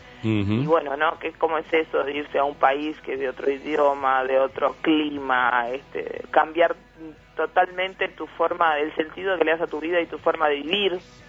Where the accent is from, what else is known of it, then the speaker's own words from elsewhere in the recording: Cuba; Yo me crié en Cuba